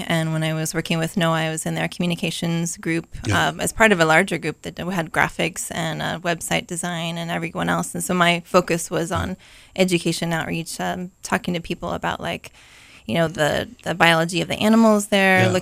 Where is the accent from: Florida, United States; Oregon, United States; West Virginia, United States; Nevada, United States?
Oregon, United States; Salem; I'm originally from Oregon. Mm-hmm. I grew up in Salem.